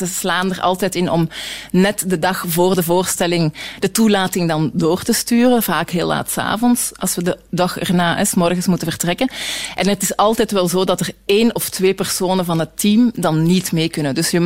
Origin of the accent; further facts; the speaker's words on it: Belgium; omdat ik natuurlijk als Belgische, is dat heel indrukwekkend om in zo'n realiteit terecht te komen